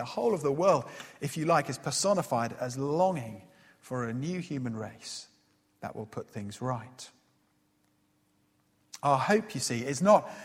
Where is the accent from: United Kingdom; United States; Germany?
United Kingdom; East of England; I grew up very near Welwyn Garden City.